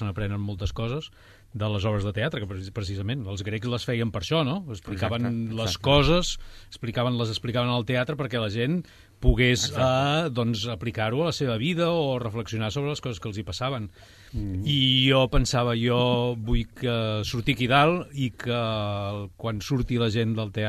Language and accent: Catalan; Vic, Catalonia, Spain; moved away as an adult; now in Sabadell, Spain; Jo sóc de Vic, sí. Sempre em diuen l'actor sabadellenc i jo sempre dic... No, jo visc a Sabadell. De fet, em sembla que ja fa més anys que visc a Sabadell que no pas els anys que he viscut a Vic